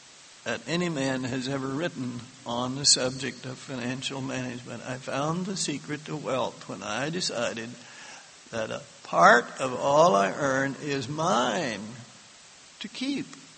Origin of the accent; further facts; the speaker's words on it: Texas, United States; I'll put it in Texas this time since I am from Texas.